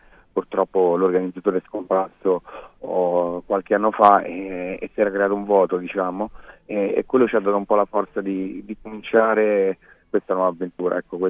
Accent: Rome, Lazio, Italy; born there; da anni che lavoro a Ibiza, comunque sono nato a Roma

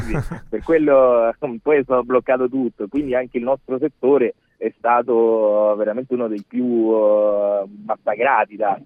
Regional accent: Peru; Italian is a second language; now in Italy; soprattutto il mio paese d'origine, che è il Perù, nel quale sono stato più volte anche in televisione

